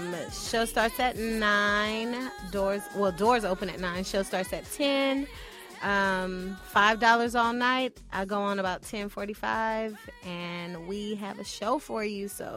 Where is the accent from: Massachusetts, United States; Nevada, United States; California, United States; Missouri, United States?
California, United States; Los Angeles; And then I'm from the hood. Like, I'm from South Central.